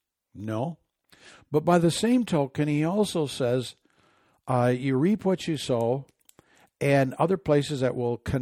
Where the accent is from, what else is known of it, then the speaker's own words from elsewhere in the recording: Great Lakes, United States; also born or lived in Grand Haven; I grew up in the Great Lakes, lived in Grand Haven, a lot of shipping all over the place.